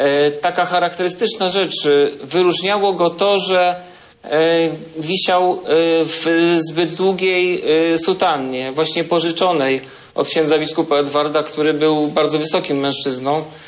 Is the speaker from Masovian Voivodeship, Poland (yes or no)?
yes; Radom, Masovian Voivodeship, Poland; Ja pochodzę z Radomia.